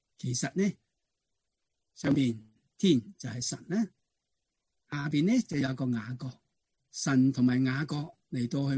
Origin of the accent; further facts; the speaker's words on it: China; 用我们中国人的话来讲呢， 家人团聚一起，那种的快乐叫做天门之乐。